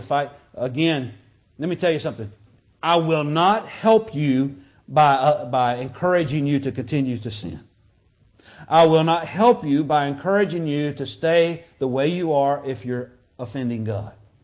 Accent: United States; I mean, this is my country. I'm an American. I love our country.

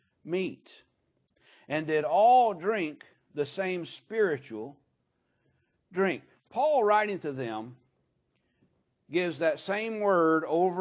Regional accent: United States; And the reason that I, as an American, support that.

